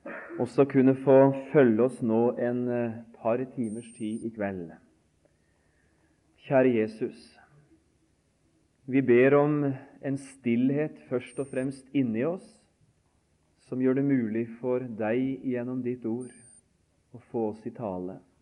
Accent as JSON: {"language": "Norwegian", "town": "Notodden", "region": "Telemark", "country": "Norway", "tie": "born or raised there", "said": "dekketøyskapet til mora mi hjemme på Notodden. Dette skapet i mors stue hvor sølvtøyet sto da jeg var gutt."}